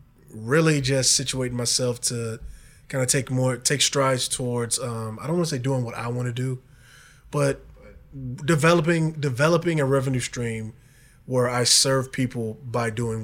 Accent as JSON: {"language": "English", "town": "Evanston", "region": "Illinois", "country": "United States", "tie": "born or raised there", "also_born_or_lived": "Chicago", "said": "I was raised in Evanston, born on the South Side, and pretty much, like, I don't say a lot of people, but like some folks, was moved around with my family, and then my family settled in Evanston."}